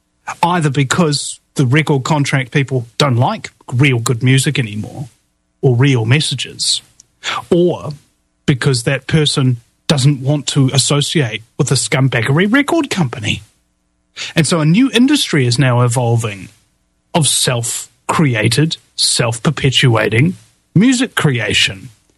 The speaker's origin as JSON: {"language": "English", "country": "New Zealand"}